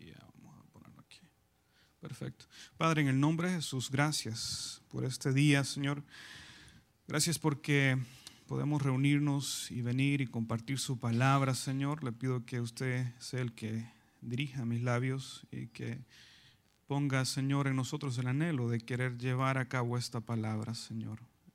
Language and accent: Spanish; El Salvador; now in Virginia Beach, United States; yo soy de El Salvador, y como yo lo dije anteriormente, venimos de Virginia Beach.